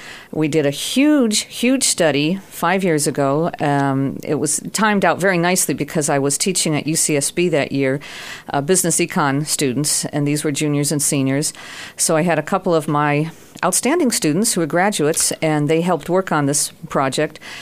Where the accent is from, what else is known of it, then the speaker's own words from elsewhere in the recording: Santa Barbara, California, United States; If we grew up here in Santa Barbara, we tend to take it for granted.